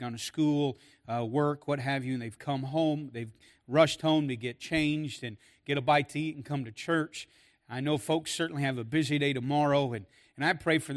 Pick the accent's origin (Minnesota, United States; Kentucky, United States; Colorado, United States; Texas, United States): Kentucky, United States; I'm not a Yankee. I'm from Kentucky, although I am in New York State.